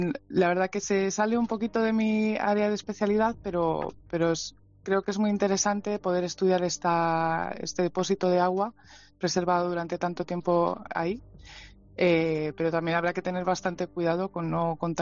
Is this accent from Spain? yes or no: yes; Madrid, Community of Madrid, Spain; Sí, de Madrid.